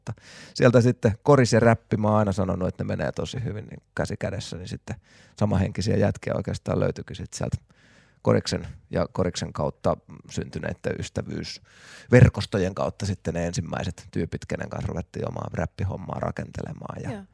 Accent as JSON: {"language": "Finnish", "town": "Lahti", "region": "Päijät-Häme", "country": "Finland", "tie": "born or raised there", "said": "Mä oon Mukkulasta kotoisin ja sinne pesäni rakentanut nyt sitten vielä aikuisella uudestaan. Että asun hyvin lähellä lapsuuskotia"}